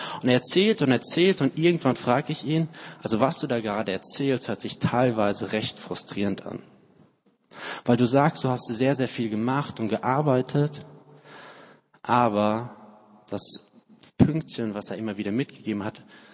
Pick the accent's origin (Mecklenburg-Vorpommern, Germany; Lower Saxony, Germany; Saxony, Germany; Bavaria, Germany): Bavaria, Germany; Munich; Ich komme aus München, ich darf darüber erzählen.